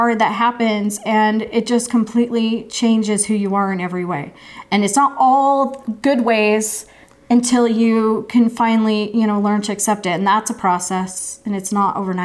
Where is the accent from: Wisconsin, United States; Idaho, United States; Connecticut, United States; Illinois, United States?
Idaho, United States; so I grew up in Idaho and people would always be leading me at night in the dark